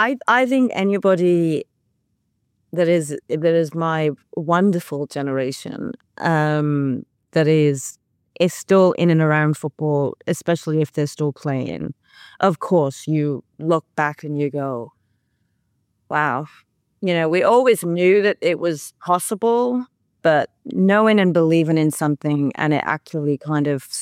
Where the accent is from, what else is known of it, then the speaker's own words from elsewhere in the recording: Wales, United Kingdom; But in saying that, being Welsh, Wrexham is a great place to go to.